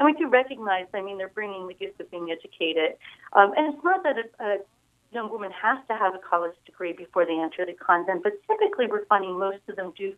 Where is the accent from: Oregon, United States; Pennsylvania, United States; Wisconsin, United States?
Pennsylvania, United States; Jim Thorpe; I grew up in Jim Thorpe, Pennsylvania, and I know faith was important to my parents, and, you know, we went to Mass every Sunday and all